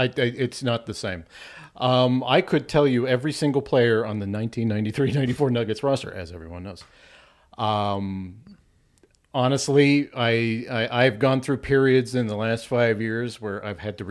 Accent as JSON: {"language": "English", "town": "Arvada", "region": "Colorado", "country": "United States", "tie": "born or raised there", "said": "No, I grew up in Arvada."}